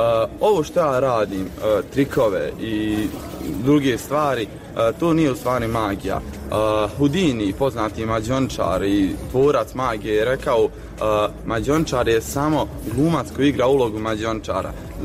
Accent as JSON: {"language": "Bosnian", "town": "Stjepan Polje", "region": "Federation of Bosnia and Herzegovina", "country": "Bosnia & Herzegovina", "lives_now": "Tuzla, Bosnia and Herzegovina", "said": "dolazim iz Gračanice, tačnije iz mjesta Stjepan Polje. Uskoro imam 22 godine, studiram u Tuzli tržišne komunikacije."}